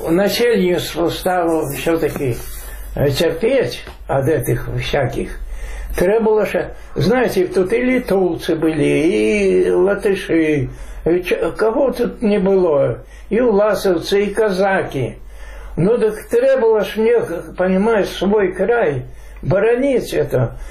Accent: Belarus; И как белорус все-таки перед поляками, перед этими литовцами тут, треба ж не троха бороніцца от этого

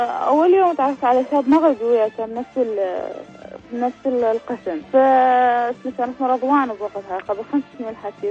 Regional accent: Iraq; أنا كعراقية من أحضر مرات يطلبون عندي مثلاً أجيب سي دي مال أغاني عراقية

